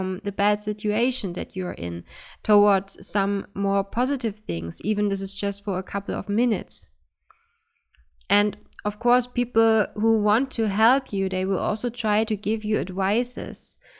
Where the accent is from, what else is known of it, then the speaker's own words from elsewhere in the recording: Germany; English is a second language; now in Helsinki, Finland; I could not go to my home country, Germany, to see my family for Christmas. So I've stayed alone in Helsinki